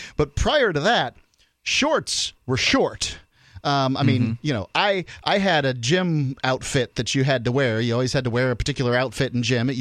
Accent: Bradenton, Florida, United States; born or raised there

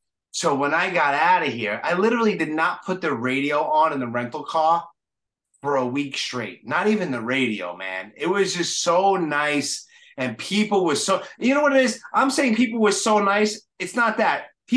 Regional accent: New York City, New York, United States; also born or lived in New Jersey, United States / North Carolina, United States / Miami, United States; I'm born and raised in New York. I lived in Jersey for a little bit. I lived in North Carolina for like less than a year. I lived in Miami for a year, I was in the service.

